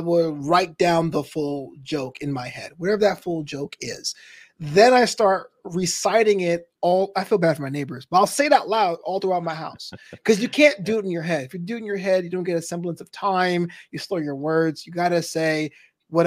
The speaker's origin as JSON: {"language": "English", "town": "Brooklyn", "region": "New York", "country": "United States", "said": "I actually went to, because I'm from New York. I'm from Brooklyn, but you don't venture up to the state unless you have to."}